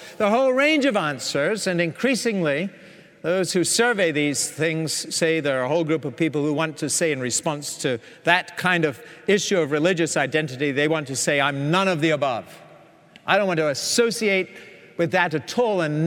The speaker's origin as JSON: {"language": "English", "region": "Scotland", "country": "United Kingdom", "said": "Don't ever call a Scotsman English. You'll get a visceral response if you do that. We're British, we're from the British Isles, but we are not English, and we will tell you that."}